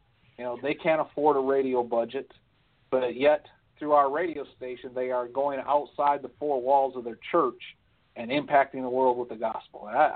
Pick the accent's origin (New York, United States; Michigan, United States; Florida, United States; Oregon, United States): Michigan, United States; moved away as an adult; now in Baltimore, United States; Originally, I'm from Michigan. Joined the military straight out of high school, and somehow I ended up over in Baltimore, Maryland.